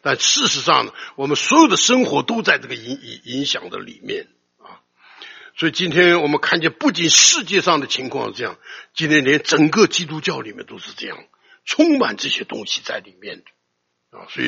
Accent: China; 虽然我们中国人讲这个熊掌很好吃啊

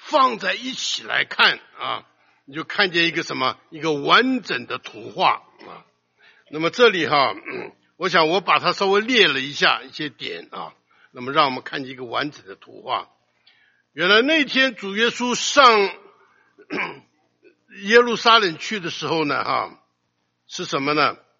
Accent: China; 他那个驴啊跟我们中国人那个驴不一样

